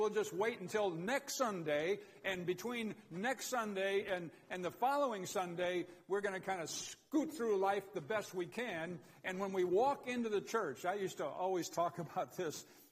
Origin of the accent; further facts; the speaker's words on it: Chicago, Illinois, United States; Well, I'm from Chicago.